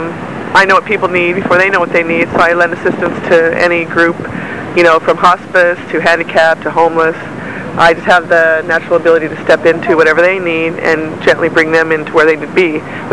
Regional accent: Washington, United States; now in Santa Cruz, United States; I'm from Washington State, born and raised, and lived here off in Santa Cruz County, surrounding Santa Cruz since 1997.

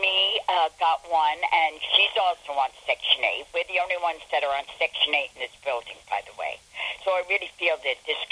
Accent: New York, United States; I come from the South Bronx. So I can have a temper.

